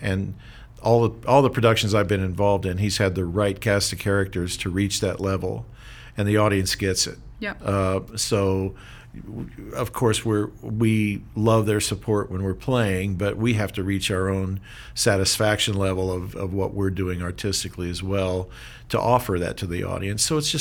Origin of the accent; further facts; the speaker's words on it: Richmond, Indiana, United States; I'm from Richmond, Indiana, originally.